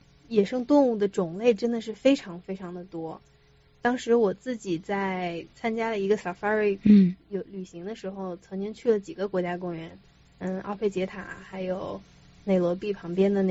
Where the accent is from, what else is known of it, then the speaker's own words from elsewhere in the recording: Xinxiang, Henan, China; 我在国内的家乡，就是我的家乡是河南的新乡，是一个小城市在河南省